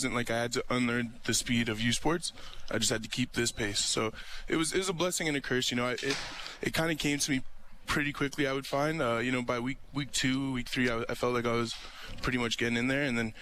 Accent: Calgary, Alberta, Canada; But, you know, I grew up in Calgary, so, you know, we get a little bit more Chinook, so it's a little bit warmer

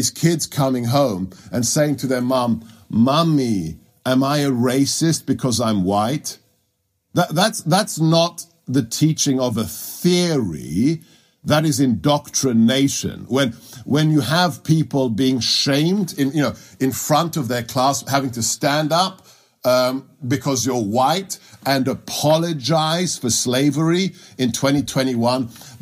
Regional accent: Ealing, London, United Kingdom; I go back to growing up in West London. I grew up in Ealing. Ealing back in the 70s was one of the most diverse parts of London

